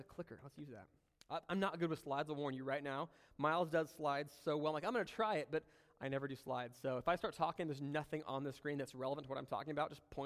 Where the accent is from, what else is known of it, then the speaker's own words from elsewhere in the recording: Manteca, California, United States; also born or lived in Tracy; So they had me in Tracy, but I was raised right here in Manteca pretty much my whole life.